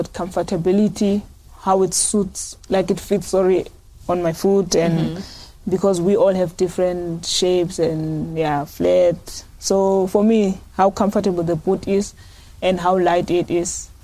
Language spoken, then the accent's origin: English; Eastern Cape, South Africa; I told them I'm from the Eastern Cape, difficult growing up there.